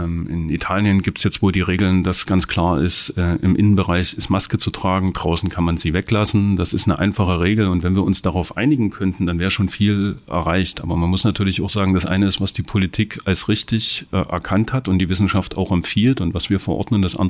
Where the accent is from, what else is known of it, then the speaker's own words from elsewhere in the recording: Saxony, Germany; Ich bin selber, wie gesagt, im Erzgebirge aufgewachsen.